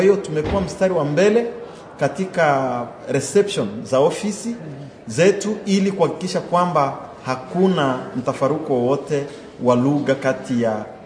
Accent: DR Congo; born there; Mimi ni mzaliwa wa Jamhuri ya Kidemokrasia ya Kongo.

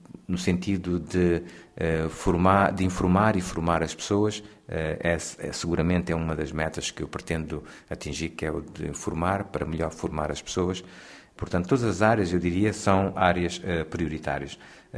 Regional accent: Bissau, Guinea-Bissau; Eu sou natural de Bissau, República da Guiné-Bissau, um dos países africanos de expressão portuguesa.

